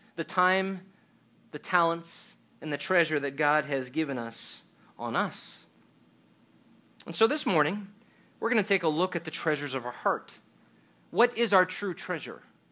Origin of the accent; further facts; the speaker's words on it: Los Angeles, California, United States; Growing up in Los Angeles, Anaheim was just a few hours away from the happiest place on earth, Disneyland.